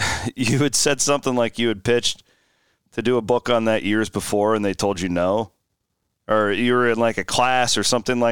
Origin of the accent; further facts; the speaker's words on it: Iowa, United States; I grew up in Southwest Iowa. We were an hour and a half from Kansas City